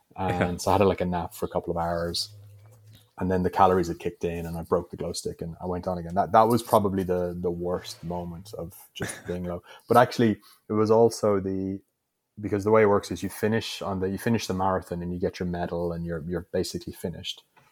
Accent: Ireland; basically I'm Irish, so I'm built for winter, right? I'm built for rain and wind and all that kind of stuff.

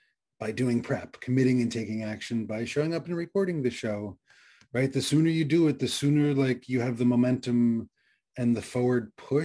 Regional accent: Brooklyn, New York, United States; I'm from Brooklyn. I can say that.

